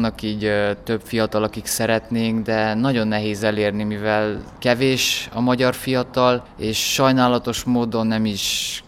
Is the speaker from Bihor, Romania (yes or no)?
no; Fazekasvarsánd, Arad County, Romania; és Fazekas Farsándról származom.